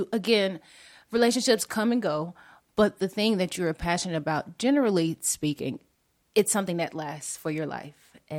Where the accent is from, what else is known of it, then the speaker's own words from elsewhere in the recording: Atlanta, Georgia, United States; So first, I'm from Atlanta, Georgia. We take the T out the Atlanta. So Atlanta, Georgia.